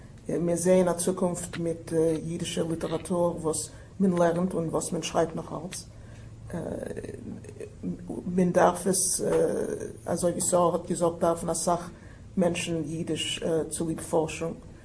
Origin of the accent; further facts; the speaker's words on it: Germany; born there; first language Yiddish; German is a second language; Ich bin geboren geworden in Deutschland von polnischen Eltern, was haben gerade Jiddisch in der Heim.